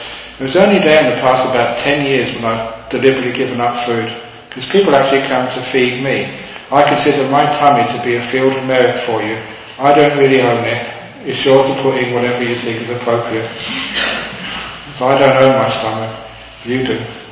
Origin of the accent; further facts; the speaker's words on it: London, United Kingdom; because I grew up in London, poor family, spent a lot of my time playing soccer in the streets.